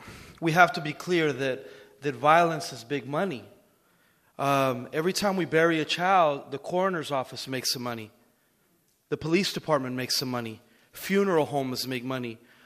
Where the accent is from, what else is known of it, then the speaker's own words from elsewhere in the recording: Mexico; moved away; I grew up not in this country, so I have a different perspective. I grew up in Mexico, and we didn't have a lot